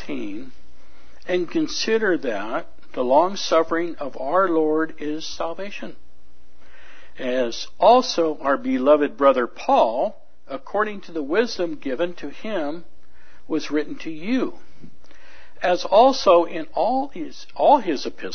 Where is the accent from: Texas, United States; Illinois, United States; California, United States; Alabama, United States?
California, United States; And I'm from Northern California. I heard of it. But it's not a thing there.